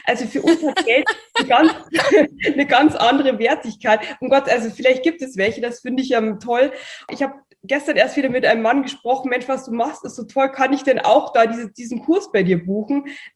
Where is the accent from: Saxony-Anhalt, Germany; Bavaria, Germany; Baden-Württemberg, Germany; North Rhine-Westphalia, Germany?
Bavaria, Germany; accent: Bavarian; hatte dann auch noch meinen bayerischen Akzent